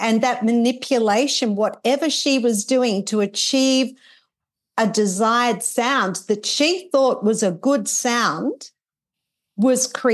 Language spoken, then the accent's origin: English; Australia; Sorry, I'm Australian. I have a wicked humour.